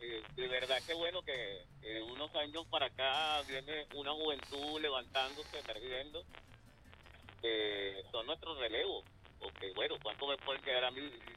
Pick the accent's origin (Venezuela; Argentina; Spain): Venezuela; Barinas; Ya voy a estar también en la feria del Pilar, en Barina, en mi tierra natal.